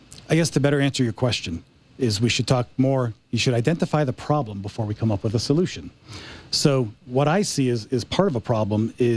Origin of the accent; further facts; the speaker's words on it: Massachusetts, United States; I came from Massachusetts.